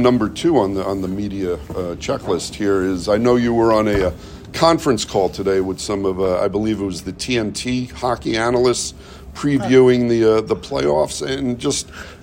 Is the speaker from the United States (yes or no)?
yes; Manhattan, New York, United States; I grew up in Manhattan. I went to junior high school just about 10 blocks from Madison Square Garden.